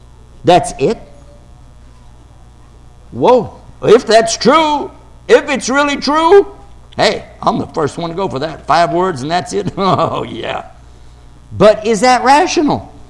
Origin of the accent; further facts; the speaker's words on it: Texas, United States; You forgot I was from Texas, didn't you?